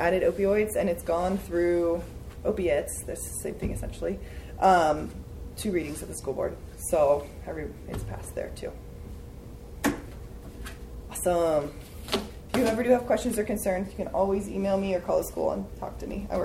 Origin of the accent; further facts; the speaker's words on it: Colorado, United States; I'm from Colorado, and like EpiPens, for example, it was pretty controversial getting stock EpiPens in the schools